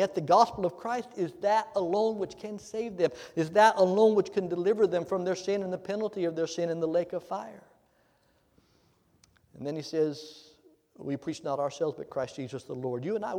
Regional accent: Indiana, United States; I saw cornfields, but then I'm from Indiana, so I'd seen those before. I worked in those before, raised on a farm.

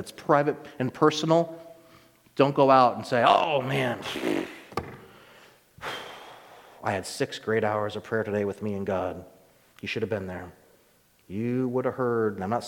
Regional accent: Georgia, United States; now in Pennsylvania, United States; Now, I grew up in Georgia for 8 years, and I like to say that's kind of, but I've lived in Pennsylvania longer now than Georgia, which is incredible for me as a military brat traveling all the time.

